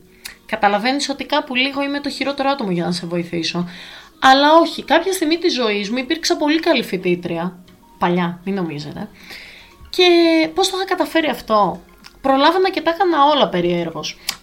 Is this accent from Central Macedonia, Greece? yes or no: no; Crete, Greece; όπως λένε στο χωριό μου, σπαρταράνε. Και ποιο είναι το χωριό μου, η Κρήτη.